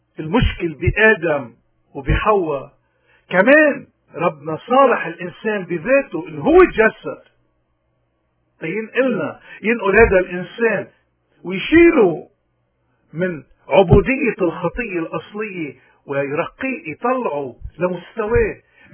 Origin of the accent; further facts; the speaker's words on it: Lebanon; بهالسياق هيدا نحن اليوم كنا بلبنان كلبنانيين أو ببلاد الاغتراب، ما عم نشوف، ما عم نمر بشيء غريب أبدا.